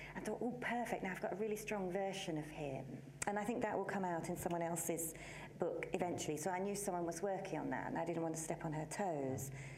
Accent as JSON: {"language": "English", "town": "Wetherby", "region": "Yorkshire", "country": "United Kingdom", "tie": "born or raised there", "also_born_or_lived": "Essex", "said": "Yeah, my Yorkshire bits was... I grew up near Wetherby between 10 and 16, so teenage years."}